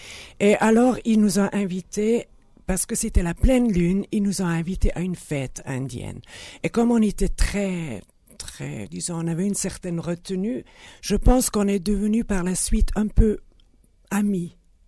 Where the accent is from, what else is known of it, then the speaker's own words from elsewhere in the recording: Switzerland; born there; même si je suis née en Suisse